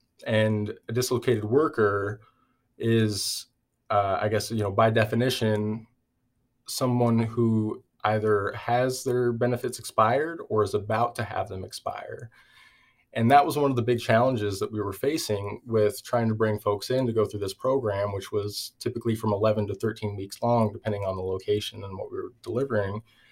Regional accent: Everett, Washington, United States; So I grew up in Everett, Washington, and you that are listening might know, Everett, Washington is home of one of the biggest Boeing plants

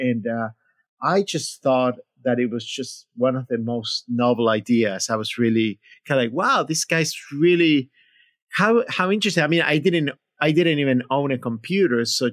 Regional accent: Buenos Aires, Argentina; Well, I grew up in Buenos Aires, Argentina, my connection to music, I didn't come from a musical family.

